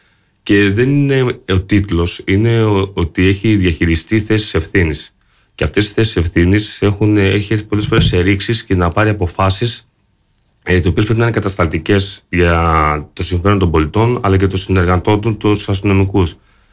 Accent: Heraklion, Crete, Greece; Και εγώ πολιτής του Ηρακλείου είμαι και εγώ εδώ γεννήθηκα στο Ηράκλειο, στο Ατσαλένιο συγκεκριμένα. Εδώ πέρα είναι οι ρίζες μου

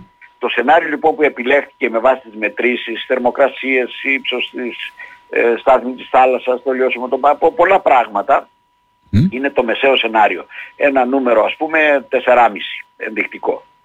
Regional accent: Perachori, Crete, Greece; born or raised there

